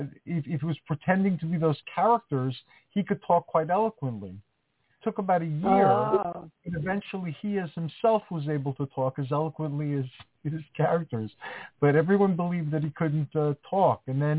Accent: Greece; English is a second language; now in United States; in the tradition where I was raised from Greece, people believed in those things.

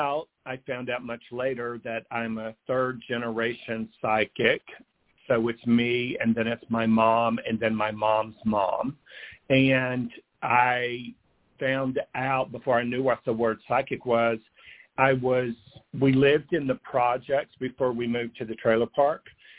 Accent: North Carolina, United States; I hail from North Carolina. I was born in the 60s there in the backwoods. We're literally in the foothills of North Carolina in a little trailer park out there.

